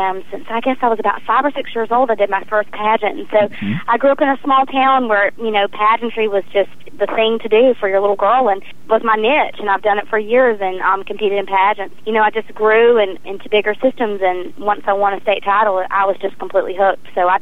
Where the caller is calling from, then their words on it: Atlanta, Georgia, United States; I'm calling from Atlanta, Georgia.